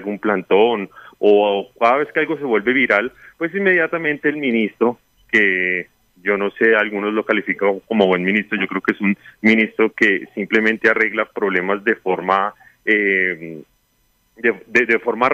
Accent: Colombia; A mí lo que me preocupa como colombiano

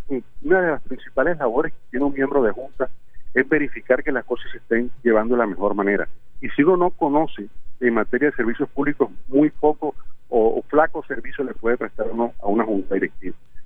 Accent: Barranquilla, Atlántico, Colombia; nosotros como barranquilleros jamás hemos visto una disminución de la tarifa

